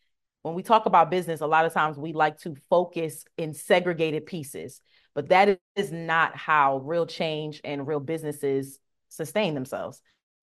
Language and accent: English; Philadelphia, Pennsylvania, United States; but I'm from Philadelphia, but I have a Southern grandmother from North Carolina.